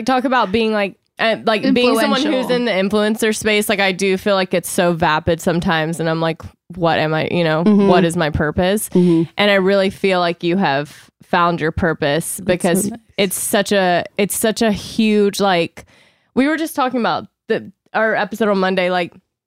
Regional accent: the South, United States; And you grew up in the South in a very conservative, I mean, I'm from the South too.

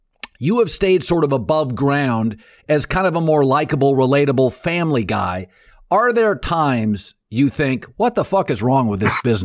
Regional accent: West Coast, United States; So I grew up in the West Coast, Michael, and the West Coast, for whatever reasons, is not as combative.

